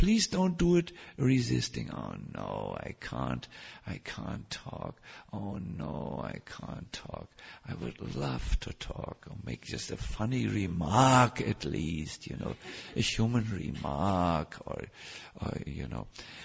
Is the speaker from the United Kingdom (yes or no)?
no; Germany; It's difficult because I'm from Germany.